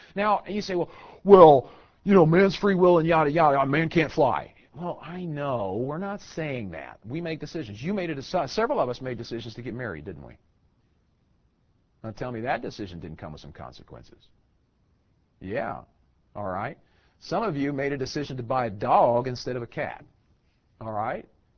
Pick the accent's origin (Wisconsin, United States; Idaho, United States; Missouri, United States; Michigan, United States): Missouri, United States; I grew up in Missouri, sorry.